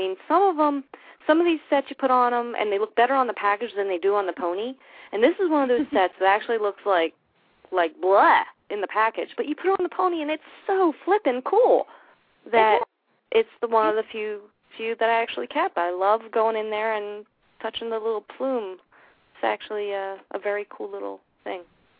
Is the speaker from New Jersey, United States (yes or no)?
yes; Atlantic City, New Jersey, United States; because I grew up in Atlantic City, New Jersey, and there were parades for everything there.